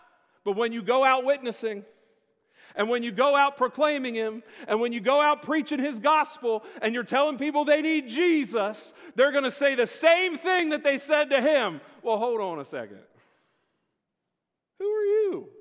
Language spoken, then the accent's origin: English; Red Lion, Pennsylvania, United States; I grew up in Red Lion. Some of y'all know that.